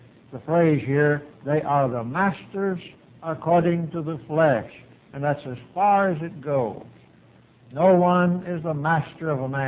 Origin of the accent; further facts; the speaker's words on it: England, United Kingdom; I'm not a Jew and I'm not a Greek. I'm an Englishman.